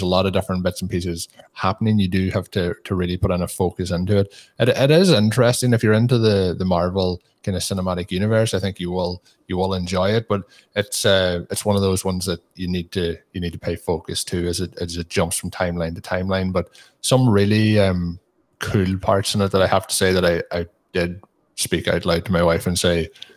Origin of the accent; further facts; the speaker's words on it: Ireland; me being an Irish person, there's quite strong Irish accents in it